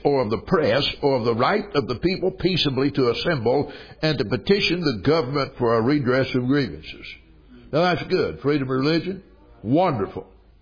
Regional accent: Belgium; now in United States; I didn't come from Africa, I came from Belgium

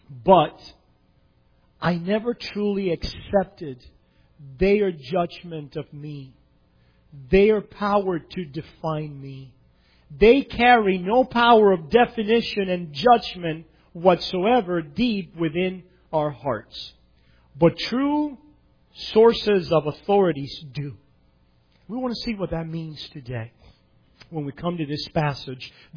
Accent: Cuba; there were many things in my home country of Cuba that I obeyed

